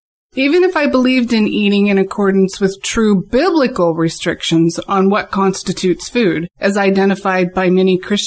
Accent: Seattle, Washington, United States; from Seattle

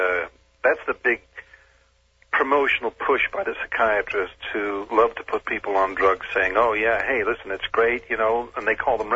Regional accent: Utah, United States; And I grew up out in Utah originally, so I saw, you know, I saw the Mormons

